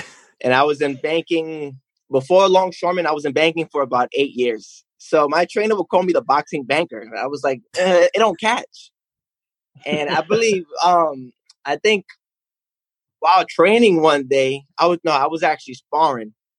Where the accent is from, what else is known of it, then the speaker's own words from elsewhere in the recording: Staten Island, New York, United States; Yes, born and raised. Yes, I'm from Staten Island.